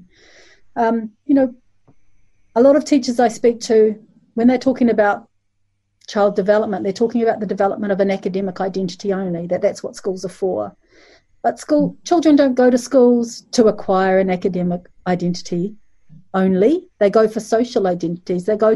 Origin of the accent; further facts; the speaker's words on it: Malaysia; I'm from Malaysia